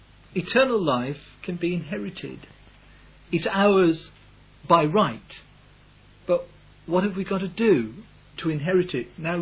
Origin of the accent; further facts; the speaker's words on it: West Midlands, United Kingdom; accent: Black Country; first language Black Country dialect; You know, my second language was English, first was Black Country, so I don't always understand grammatical terms correctly.